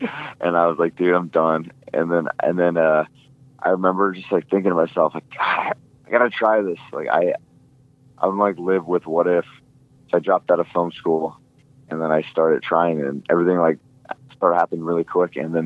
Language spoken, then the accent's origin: English; Washington, United States; because I grew up in Washington my whole life, but when I first moved back to Seattle